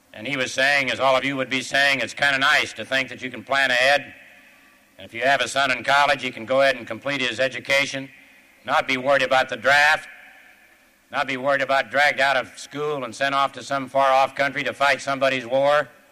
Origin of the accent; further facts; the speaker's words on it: Kansas, United States; I'm from Kansas, President Ford's from Michigan, Governor Carter's from Georgia.